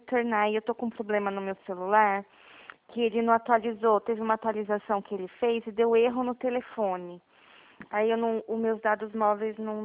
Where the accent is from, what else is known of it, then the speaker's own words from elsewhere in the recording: São Paulo, Brazil; estou em São Paulo, isso eu sou de São Paulo.